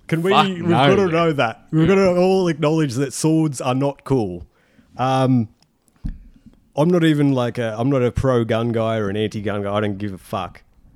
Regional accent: Australia; Like being Australian, doing an Australian podcast and then talking about the movie Chopper.

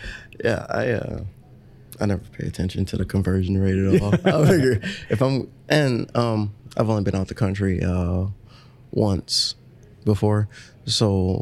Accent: Detroit, Michigan, United States; Of course, I want to do a show in Detroit. That's my hometown.

